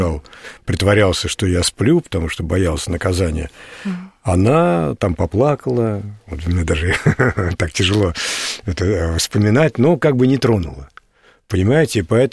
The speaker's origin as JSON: {"language": "Russian", "region": "Moscow", "country": "Russia", "tie": "born there", "said": "я родился в Москве. Мама моя приехала из Хвалынска, с Волги"}